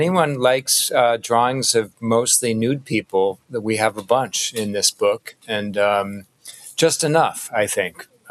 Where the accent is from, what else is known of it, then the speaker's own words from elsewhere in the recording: Midwest, United States; One, I grew up in the Midwest